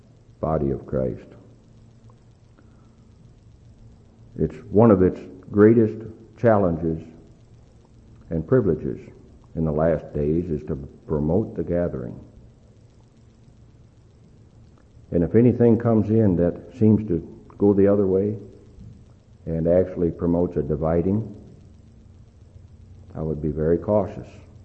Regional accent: Michigan, United States; born there; I'll always be my father's son. I was born in Kent County, Michigan. That'll always be true.

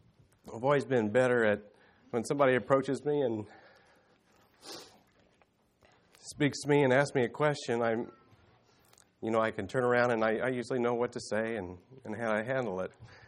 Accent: Independence, Missouri, United States; moved away as an adult; For those of you who don't know me, I grew up in Independence, Missouri, until I was about the age of 41, and then I moved off to Ohio and been living out there since.

